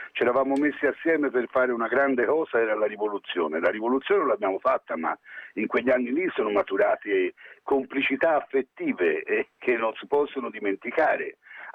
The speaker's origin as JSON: {"language": "Italian", "town": "Florence", "region": "Tuscany", "country": "Italy", "said": "Sono fiorentino"}